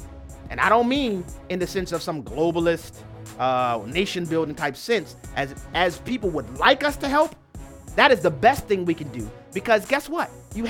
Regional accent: United States; I am an American.

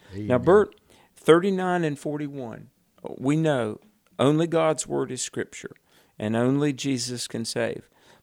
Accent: the South, United States; I'm from the South. We'd give people a jar of apple butter.

